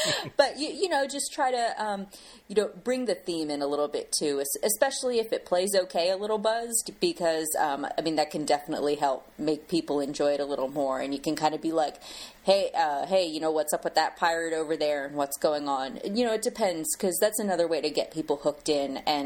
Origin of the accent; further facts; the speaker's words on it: United States; you know, we're American, so, you know, we of course know absolutely nothing, you know, east of the Atlantic and west of the Pacific, because we're uncultured like that.